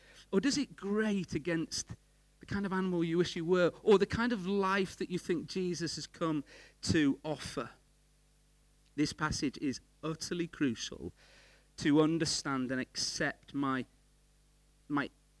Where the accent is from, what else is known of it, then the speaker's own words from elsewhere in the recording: North West England, United Kingdom; I'm no farmer. I grew up in Cumbria, so I know lots of sheep in Cumbria